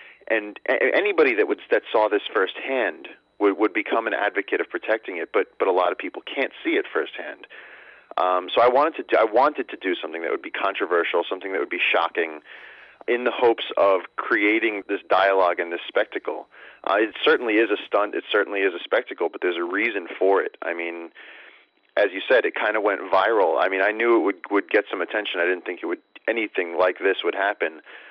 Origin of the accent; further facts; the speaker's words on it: New York, United States; I'm from New York, and I grew up, going to Ramapo Reservation, which is right across the river in New Jersey.